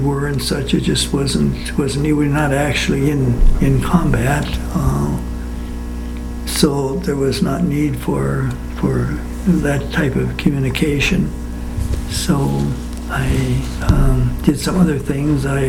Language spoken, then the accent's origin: English; St. John, North Dakota, United States; I was born and raised in North Dakota in the little town of St. John up on the Canadian border, about 3 miles from Canada